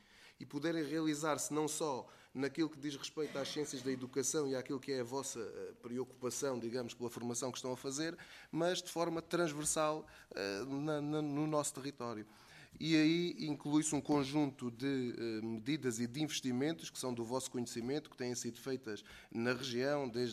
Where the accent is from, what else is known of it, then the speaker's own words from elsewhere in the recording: Évora, Portugal; eu sou nascido e criado em Évora